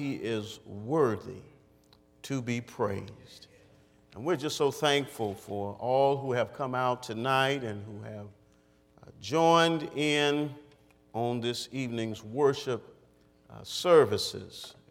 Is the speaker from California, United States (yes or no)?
yes; California, United States; being that I am from the Golden State.